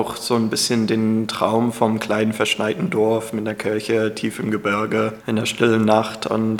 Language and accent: German; United States; Als Amerikaner kenne ich das wenig.